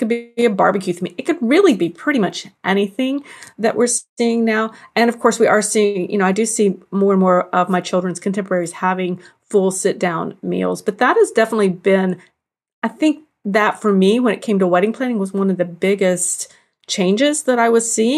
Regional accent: the South, United States; even though I grew up in the South, you grew up in the Midwest

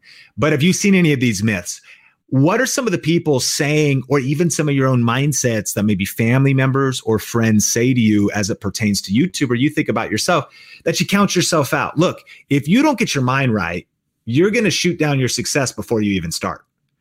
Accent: Marysville, Washington, United States; Where I grew up in Seattle, up in Marysville, Washington, there was espresso stands on every corner.

